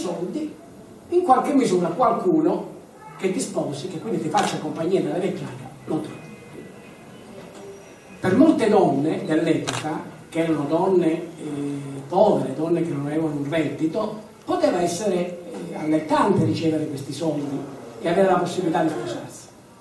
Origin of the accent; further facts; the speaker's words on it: Calabria, Italy; Io sono calabrese come voi.